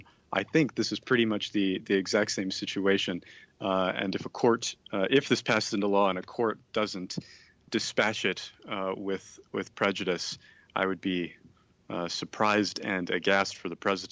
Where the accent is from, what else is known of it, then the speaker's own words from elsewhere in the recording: Texas, United States; because if as a Texan I can't eat barbecue